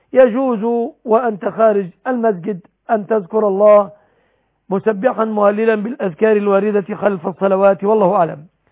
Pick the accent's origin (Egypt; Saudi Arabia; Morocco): Egypt